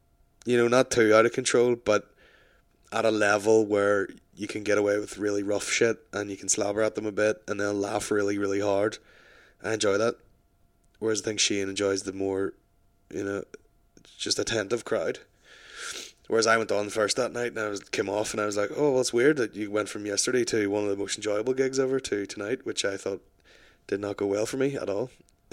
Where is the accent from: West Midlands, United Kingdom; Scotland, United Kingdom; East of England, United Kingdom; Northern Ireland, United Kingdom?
Northern Ireland, United Kingdom; But see when I'm over here in the big smoke here, I'm sexy Northern Irish … with my sexy accent.